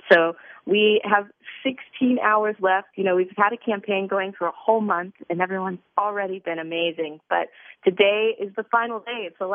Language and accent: English; Kansas City, Missouri, United States; the awesome filmmaking community that I grew up in Kansas City